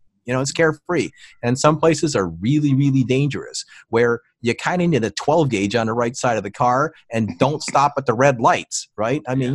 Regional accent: Philippines; born there; I was born in the Philippines.

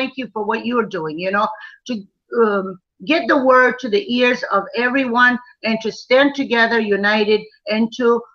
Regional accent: Afghanistan; And I said, I'm from Afghanistan. I want to visit some of these people.

